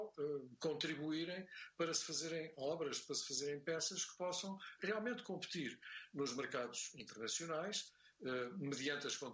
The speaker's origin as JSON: {"language": "Portuguese", "country": "Portugal", "said": "ainda soubermos que somos portugueses"}